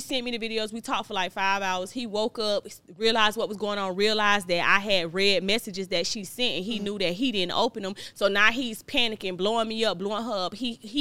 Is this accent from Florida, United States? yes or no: yes; Florida, United States; Like, I'm from Florida. I like real.